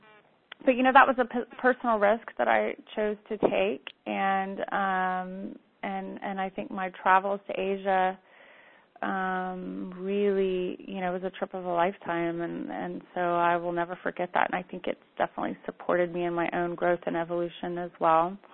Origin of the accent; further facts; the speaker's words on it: Houston, Texas, United States; also born or lived in New Orleans; now in Austin, United States; You know, I grew up in the South, in Houston and New Orleans, and wanted to go back down south and take this work to somewhere, you know, back to my roots kind of thing.